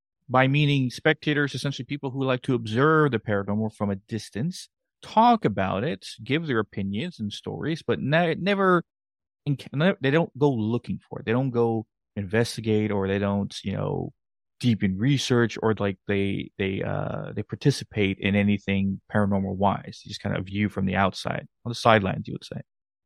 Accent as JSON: {"language": "English", "town": "San Antonio", "region": "Texas", "country": "United States", "lives_now": "North Carolina, United States", "said": "because I'm originally from Texas myself. I live in North Carolina now, originally from San Antonio, Texas."}